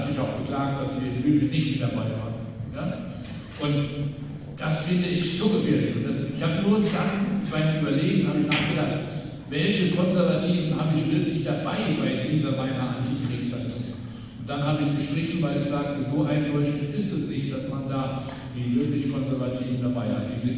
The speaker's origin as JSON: {"language": "German", "region": "Upper Rhine", "country": "Germany", "said": "Ich komme aus dem Oberrheingebiet"}